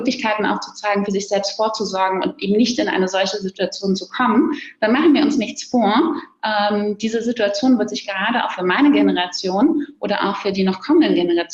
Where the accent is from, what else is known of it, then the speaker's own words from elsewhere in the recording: Berlin, Germany; born there; Und jetzt bin ich gebürtige Berlinerin